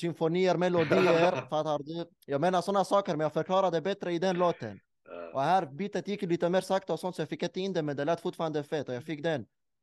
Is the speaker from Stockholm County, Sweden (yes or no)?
no; Malmö, Skåne, Sweden; Jag är från Holman, bro.